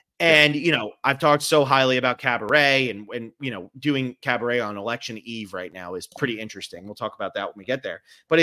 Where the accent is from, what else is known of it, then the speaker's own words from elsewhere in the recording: New Jersey, United States; but I grew up in New Jersey and my parents had always wanted to see it.